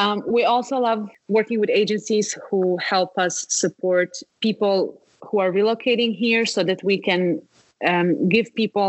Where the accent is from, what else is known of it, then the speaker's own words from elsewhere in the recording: Serbia; also born or lived in United States / Malta / France / Turkey; now in Berlin, Delaware, United States; So I've lived in the USA before, in Malta, in France. I come from Serbia. So I've changed places a lot. I've lived in Turkey.